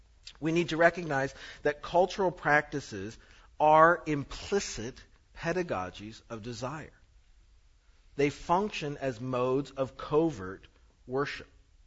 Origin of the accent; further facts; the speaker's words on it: Canada; Stuff. I'm Canadian. It gets worse, actually.